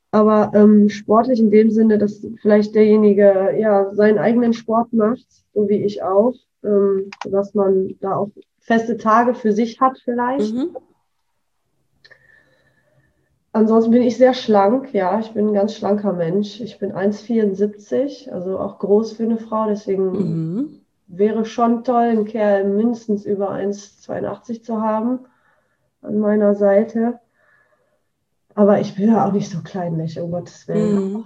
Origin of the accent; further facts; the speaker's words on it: Bergisch Gladbach, North Rhine-Westphalia, Germany; born there; Ich bin geboren in Bergisch Gladbach. Ich habe da aber nie gewohnt. Also eigentlich wäre ich Kölnerin geworden, wäre meine Mutter mal ins Kölner Krankenhaus gefahren. Aber nein, es musste nach Bergisch Gladbach.